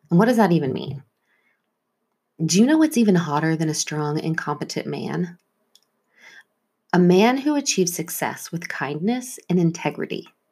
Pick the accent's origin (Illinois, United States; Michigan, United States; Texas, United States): Texas, United States; Not that there's anything wrong with that. I'm from Texas, y'all.